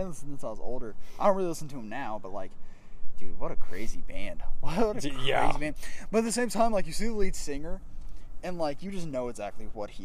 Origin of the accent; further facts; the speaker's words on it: United States; Because I'm American, that's what we do.